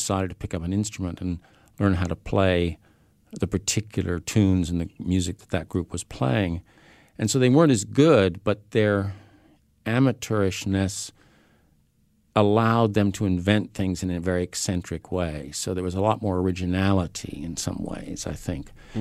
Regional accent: United States; I had the experience as an American in England very often of meeting people

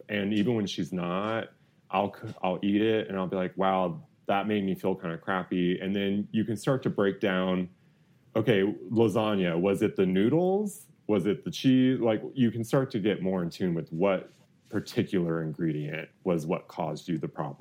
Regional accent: Houston, Texas, United States; I was raised by lesbian godmothers. I grew up in Houston.

